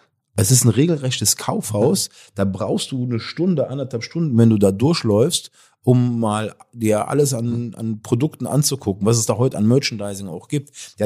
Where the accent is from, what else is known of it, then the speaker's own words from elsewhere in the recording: Cologne, North Rhine-Westphalia, Germany; Ich komme aus Köln.